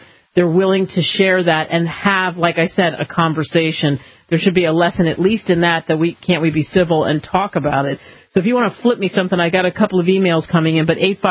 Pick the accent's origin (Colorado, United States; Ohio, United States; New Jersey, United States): New Jersey, United States; People love to do this, and since I'm from Jersey, this is why I'm picking this one